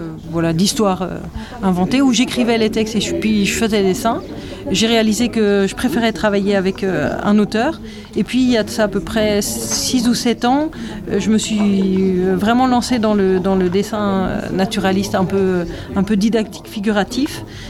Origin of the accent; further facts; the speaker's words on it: Die, Auvergne-Rhône-Alpes, France; je viens de la Drôme, dans une petite ville qui s'appelle Die, qui est un peu dans le même genre d'environnement très sauvage comme ici, mais plutôt façon Vercors et vignes et clairettes.